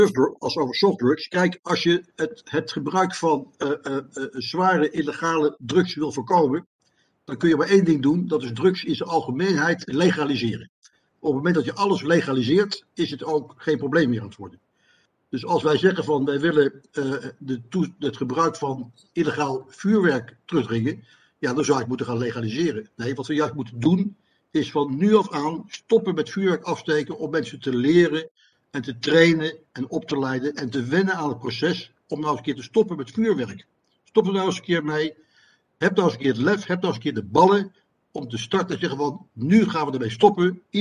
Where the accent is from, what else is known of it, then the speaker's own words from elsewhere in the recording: The Hague, South Holland, Netherlands; ik kom uit Den Haag. Ik ben opgegroeid in Den Haag.